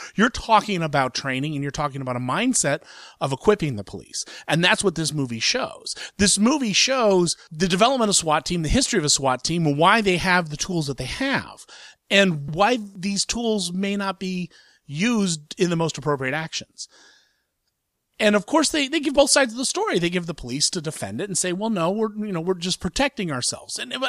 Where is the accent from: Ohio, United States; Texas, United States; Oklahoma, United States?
Ohio, United States; Columbus; It's opening in Columbus, Ohio, which is my hometown